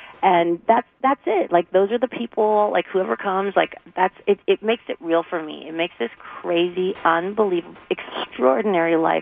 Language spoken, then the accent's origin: English; Anaheim, California, United States; Like, I'm me from Anaheim.